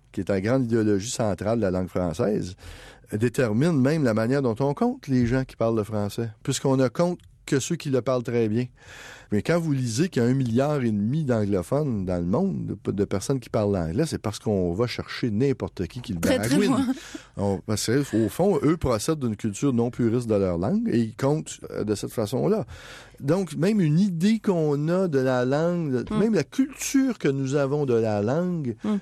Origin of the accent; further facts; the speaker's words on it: Sherbrooke, Quebec, Canada; Quand l'université de ma ville natale, à Sherbrooke